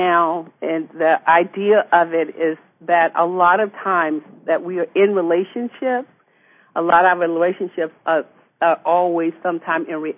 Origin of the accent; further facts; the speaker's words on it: Pompano Beach, Florida, United States; I'm African American, and I'm a migratory worker, and grew up in Pompano Beach, Florida.